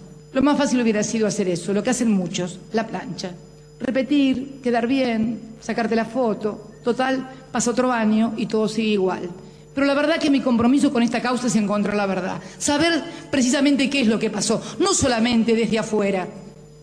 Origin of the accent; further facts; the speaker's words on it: Argentina; Me lo merezco como argentina